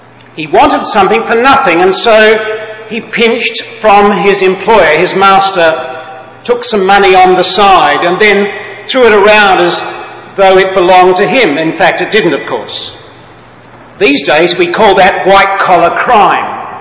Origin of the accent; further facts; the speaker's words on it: Melbourne, Victoria, Australia; they're going to my hometown, Melbourne, to go shopping, of course.